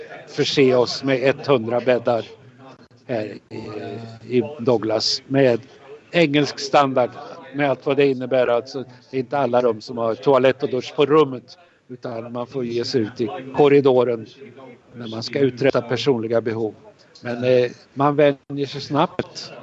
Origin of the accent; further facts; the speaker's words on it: Sweden; Vi som är här, vi är alltså 100 svenskar som flög i ett charterflyg från Arlanda i torsdags morse.